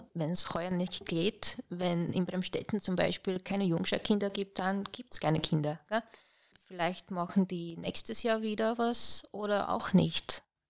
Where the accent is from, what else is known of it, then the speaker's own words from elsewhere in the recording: Slovenia; German is a second language; now in Austria; Also als ich schon erwähnt habe, ich komme aus Slowenien und dort schaut das Leben ein bisschen anders aus. Und als ich nach Österreich gekommen bin